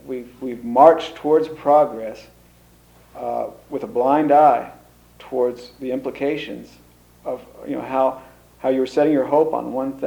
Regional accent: Kansas, United States; I'm originally from Kansas, and we've got the Ogallala Aquifer there

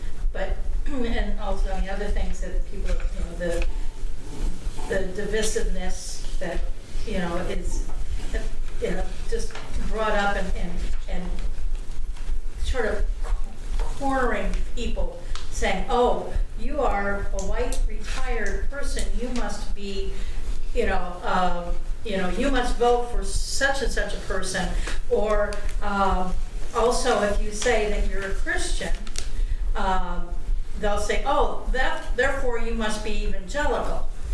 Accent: Minnesota, United States; I'm from Minnesota.

